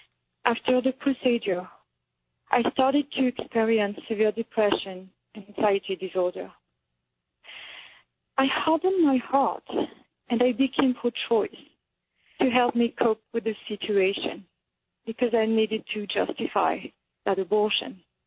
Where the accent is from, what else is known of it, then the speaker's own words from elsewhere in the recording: France; English is a second language; I grew up in a country that accept abortion as a part of women's life. It's not something that was open for debate when I was growing up in France.